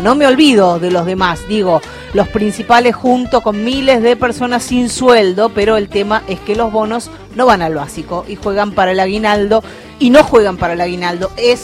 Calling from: San Miguel, Buenos Aires Province, Argentina; de San Miguel

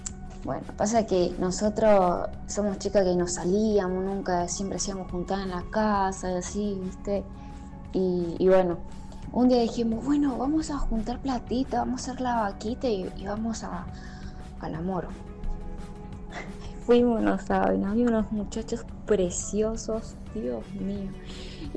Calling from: San Ignacio, Misiones, Argentina; Soy de San Ignacio, Misiones.

